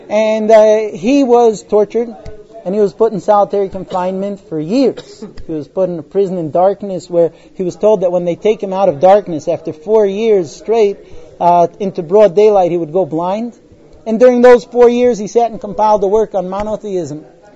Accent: United States; I was born here. I grew up in the United States.

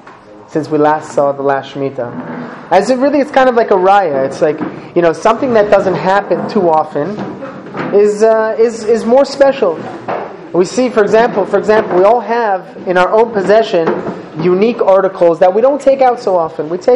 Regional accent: Canada; I'm not from this land. And there's so much of it. I come from Canada

